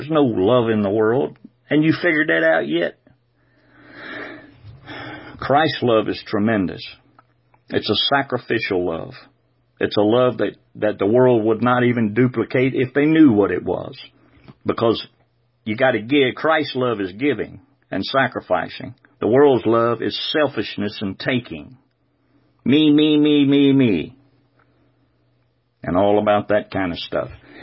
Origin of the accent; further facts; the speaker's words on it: the South, United States; I guess because I was raised in the South and that's all there was Baptist around.